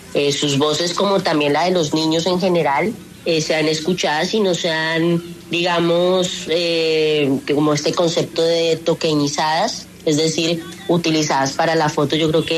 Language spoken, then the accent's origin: Spanish; Villeta, Cundinamarca, Colombia; also born or lived in Bogotá; mi sueño es vivir aquí toda la vida, en Villeta, donde yo soy. Yo nací en Bogotá, pero a los 2 años me fui a vivir a Villeta, es un lugar muy bonito